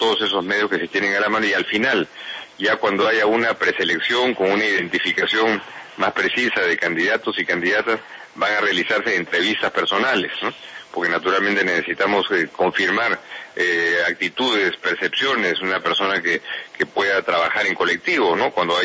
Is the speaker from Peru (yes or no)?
yes; Peru; yo soy peruano, y como peruano he sufrido como ciudadano el embate de lo que significa una guerra interna